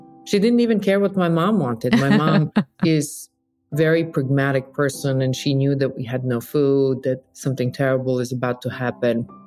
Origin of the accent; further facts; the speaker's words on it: Bihać, Federation of Bosnia and Herzegovina, Bosnia & Herzegovina; moved away; And my father and I found ourselves downtown in my hometown of Bihać one day.